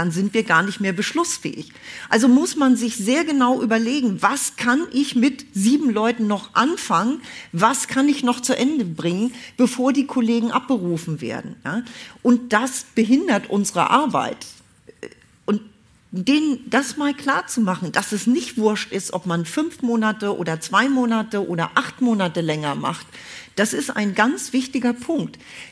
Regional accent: Northern Germany, Germany; sage ich jetzt mal als Norddeutsche

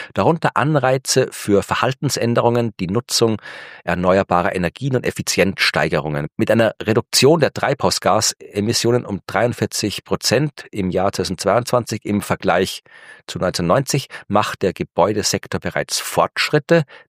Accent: Austria; Ja, das kann ich als Österreicher bestätigen.

